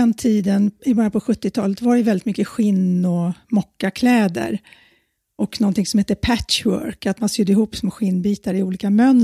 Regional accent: Handen, Stockholm County, Sweden; Jag växte upp ute i Handen, Haninge kommun. Och bodde där till, jag tror det var 1972 flyttade jag in till stan.

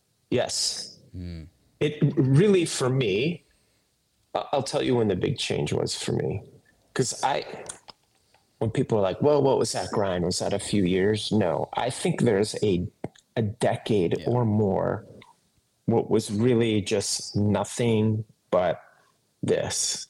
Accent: Northbrook, Illinois, United States; He grew up in Naperville. I grew up in Northbrook. He's like right down the road from me.

